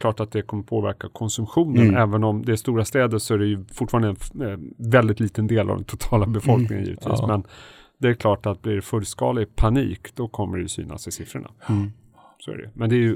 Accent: Stockholm, Stockholm County, Sweden; Jag är från Stockholm.

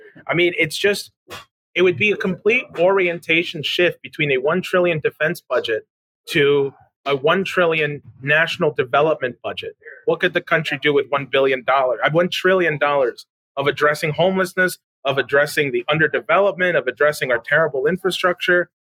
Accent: New York, United States; born there; my parents are both Salvadorian. I was born in the Bronx

